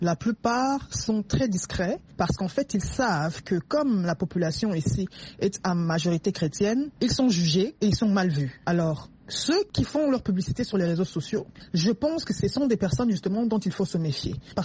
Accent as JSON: {"language": "French", "country": "DR Congo", "said": "chez nous, en RDC"}